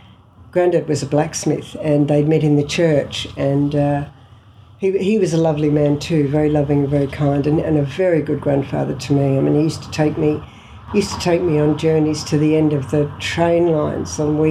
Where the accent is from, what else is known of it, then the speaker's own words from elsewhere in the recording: Melbourne, Victoria, Australia; born there; But I've always been very proud to feel that I was born in Richmond, because that's real Melbourne.